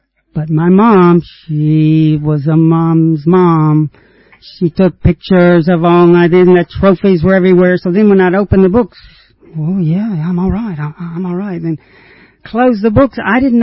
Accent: Tennessee, United States; I grew up on Lake Chickamauga in Tennessee, and on a summer's evening, the lake is smooth and quiet.

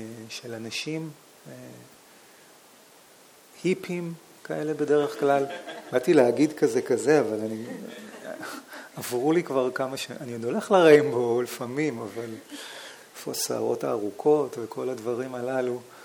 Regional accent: Holon, Tel Aviv District, Israel; סבתא שלי הייתה גרה בדירה מתחתנו בחולון, איפה שגדלתי

